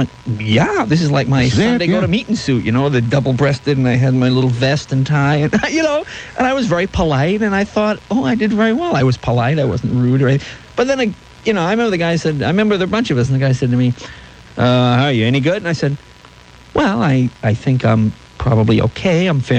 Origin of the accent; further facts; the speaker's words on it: Boston, Massachusetts, United States; I grew up in Boston and I was raised back there, and there's a certain Eastern sensibility.